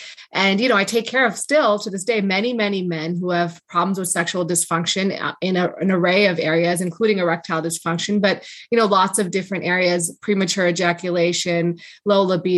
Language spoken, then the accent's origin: English; East Amherst, New York, United States; In Buffalo? East Amherst, Williamsville area.